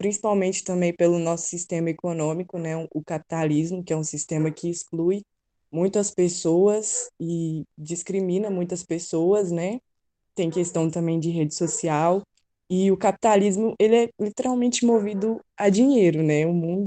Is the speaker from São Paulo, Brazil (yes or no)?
no; Contagem, Minas Gerais, Brazil; eu tenho 18 anos, eu sou de Contagem, né?